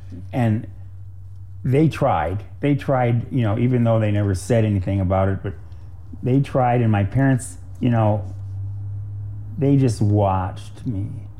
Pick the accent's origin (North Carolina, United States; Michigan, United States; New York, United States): Michigan, United States; Detroit; also born or lived in Chicago; I grew up in Detroit 25 years, and then I lived in Chicago for 3 years, and I moved here from Chicago